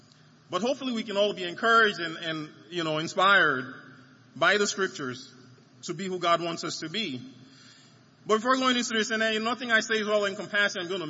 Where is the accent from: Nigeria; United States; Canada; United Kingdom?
Nigeria; I grew up somewhere in Nigeria